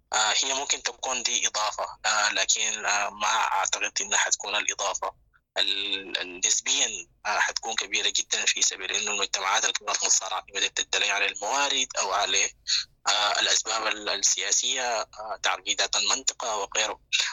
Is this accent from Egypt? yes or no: no; Sudan; فمحتاجين كلنا كشباب كسودانيين في المقام الأول إنه نحس بالمسؤولية التاريخية الواقعة على عاتقنا